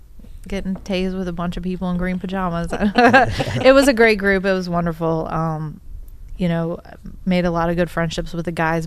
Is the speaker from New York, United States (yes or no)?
no; Virginia Beach, Virginia, United States; I'm from Virginia Beach.